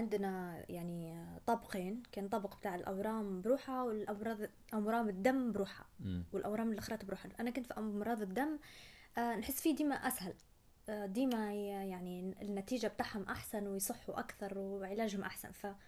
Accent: Benghazi, Libya; ان نحن عندنا في بنغازي

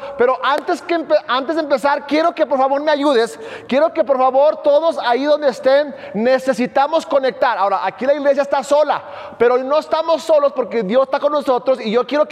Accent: United States; Soy un gringo de cascarón, mexicano de corazón.

